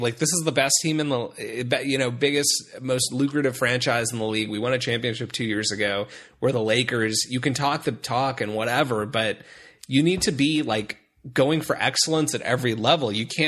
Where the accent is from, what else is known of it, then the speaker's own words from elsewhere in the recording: Cleveland, Ohio, United States; because me too, you know, I'm from Cleveland.